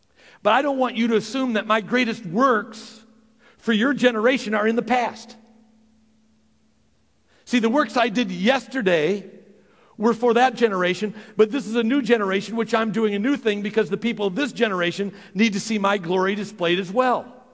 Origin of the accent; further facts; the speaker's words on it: Archbold, Ohio, United States; at my home church where I grew up back in Archbold, Ohio.